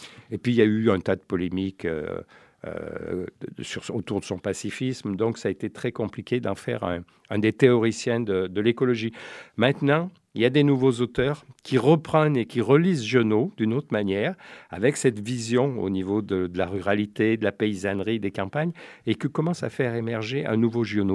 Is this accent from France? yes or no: yes; Auvergne-Rhône-Alpes, France; born there; je suis né dans le Vercors.